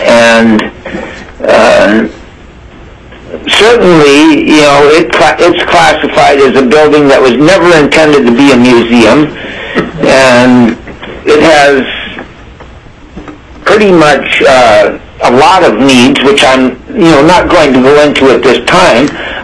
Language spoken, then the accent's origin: English; Ketchikan, Alaska, United States; I was born and raised in Ketchikan and moved to Fairbanks 42 years ago